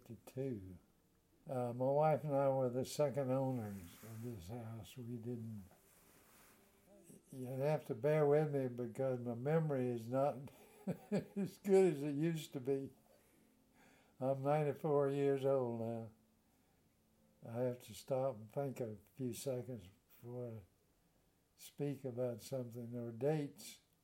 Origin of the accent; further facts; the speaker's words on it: North Carolina, United States; I'm from North Carolina, grew up in eastern North Carolina.